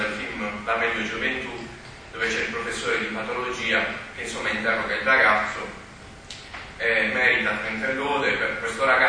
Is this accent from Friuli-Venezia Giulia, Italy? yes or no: no; Bari, Apulia, Italy; now in Padua, Italy; io sono una matricola, vengo da Bari, vicino Bari